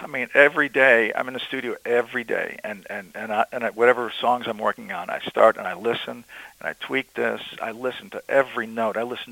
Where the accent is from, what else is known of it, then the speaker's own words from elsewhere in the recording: Wisconsin, United States; It's funny because I was kind of born and raised in Wisconsin